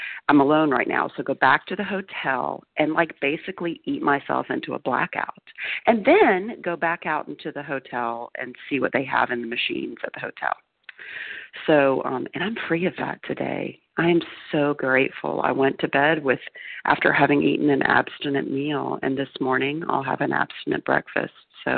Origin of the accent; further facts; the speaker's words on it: Athens, Georgia, United States; I'm from Athens, Georgia, recovered compulsive overeater.